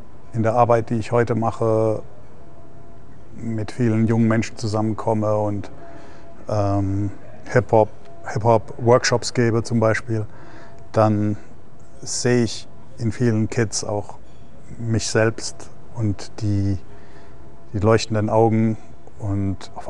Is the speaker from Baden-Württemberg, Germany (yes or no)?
yes; Heidelberg, Baden-Württemberg, Germany; ich komme aus Heidelberg, wir sind behütet, Mittelschicht, schöne Stadt.